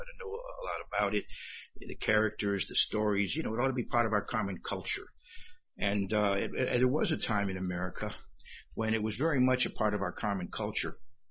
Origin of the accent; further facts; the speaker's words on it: Bridgeport, Connecticut, United States; I come from Bridgeport, Connecticut, where P.T. Barnum was the patron saint, even though most people think of him as a huckster.